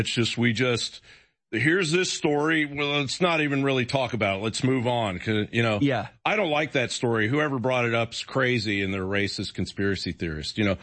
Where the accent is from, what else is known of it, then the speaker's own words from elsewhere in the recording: Washington, District of Columbia, United States; I grew up in newsrooms in Washington, D.C., and, you know, I've been around mechanical media.